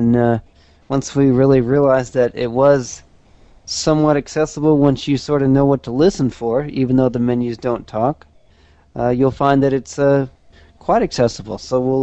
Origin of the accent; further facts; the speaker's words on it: Arkansas, United States; Yeah, and you guys know where I'm from. I'm still from Arkansas. I haven't changed.